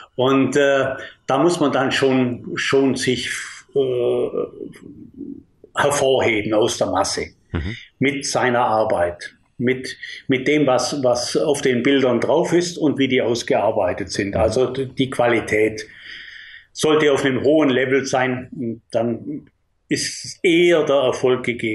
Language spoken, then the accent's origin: German; Bavaria, Germany; in meiner Heimatstadt, im Allgäu